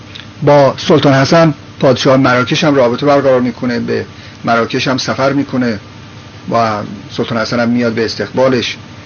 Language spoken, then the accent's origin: Persian; Iran; گفت اهل کجا هستی؟ گفتم ایران.